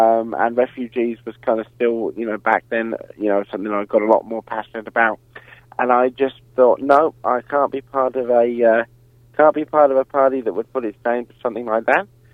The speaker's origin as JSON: {"language": "English", "region": "Western Australia", "country": "Australia", "said": "Look, I come from the Lower South Metropolitan Region of WA"}